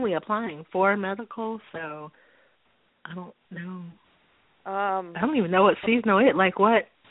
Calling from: Colorado, United States; Good evening, ladies. This is … calling from Colorado.

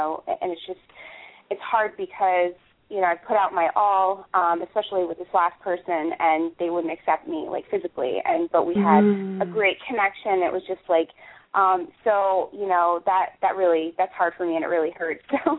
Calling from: Vermont, United States; I'm actually calling from Vermont.

